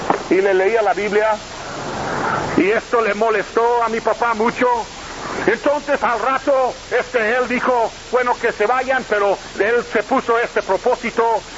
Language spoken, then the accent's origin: Spanish; Roswell, New Mexico, United States; born there; cuando yo tenía 17 años, fui con mi papá, mis padres, fuimos a la ciudad donde yo nací, Roswell. Por eso algunos dicen que soy extraterrestre, porque yo nací en Roswell.